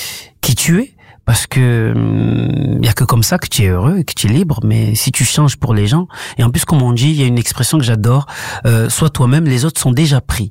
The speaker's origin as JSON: {"language": "French", "country": "Comoros", "said": "ma mère elle est là-bas, je suis originaire des Comores."}